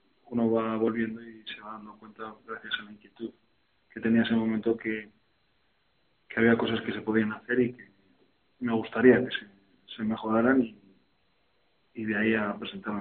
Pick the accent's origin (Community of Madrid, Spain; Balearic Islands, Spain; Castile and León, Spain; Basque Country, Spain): Castile and León, Spain; Belorado; toda mi familia materna es de Belorado y por lo tanto el lazo familiar ya es importante. En cuanto a mi infancia la pasé en Belorado